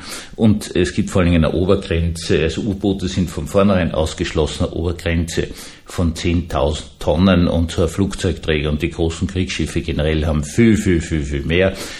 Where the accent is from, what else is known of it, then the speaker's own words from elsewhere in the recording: Austria; gerade für mich als Österreicher